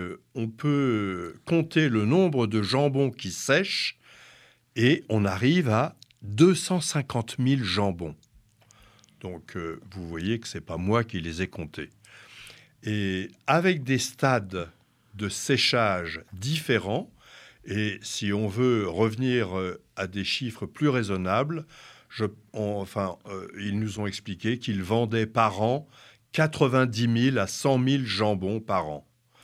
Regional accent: Corsica, France; la route finale est une route qui tourne, comme chez nous en Corse.

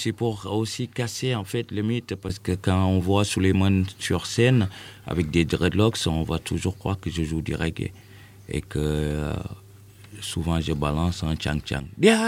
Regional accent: Senegal; now in Paris, France; moi je viens du Sahel, du Sénégal. Et dès mon arrivée à Paris

